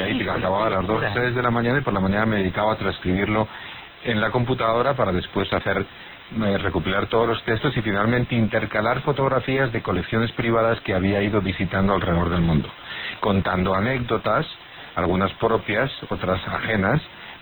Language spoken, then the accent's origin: Spanish; Spain; en España, en los años 60, el hacer una carrera en Estados Unidos siendo español